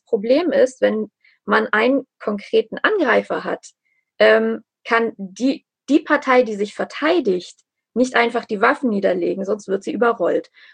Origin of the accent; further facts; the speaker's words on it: Armenia; habe ich auch unfassbare Angst einfach um, man kann sagen, einfach um mein Heimatland, also auch um Nachbarn, um Freunde, auch um Menschen, die ich nicht kenne.